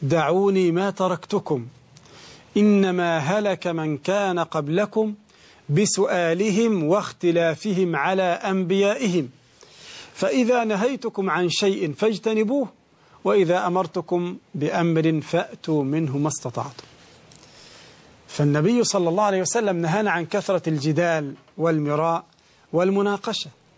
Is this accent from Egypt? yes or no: yes; Egypt; وهذا أمر صار ملحوظا لا سيما عندنا في مصر